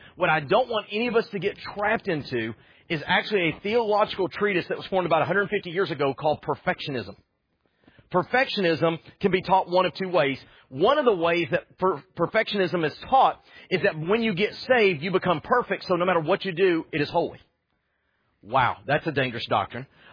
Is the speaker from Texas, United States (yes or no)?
yes; Texas, United States; I'm from Texas. You have family in Texas, sir.